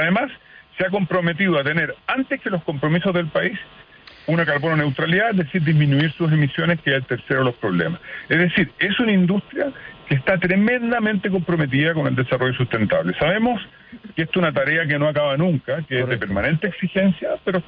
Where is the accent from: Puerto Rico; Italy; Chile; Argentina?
Chile; me da un poco pena, le digo sincera, como chileno, digamos